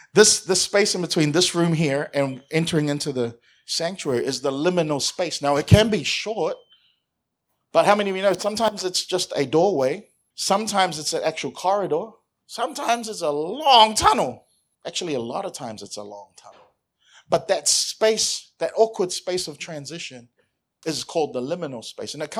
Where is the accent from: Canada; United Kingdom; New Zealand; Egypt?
New Zealand; moved away as an adult; I come from New Zealand